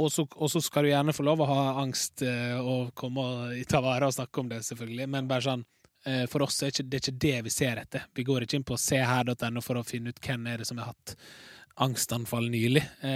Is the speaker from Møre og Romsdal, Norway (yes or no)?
yes; Larsnes, Møre og Romsdal, Norway; jeg kan også på en måte parodere naboen min hjemme på Larsnes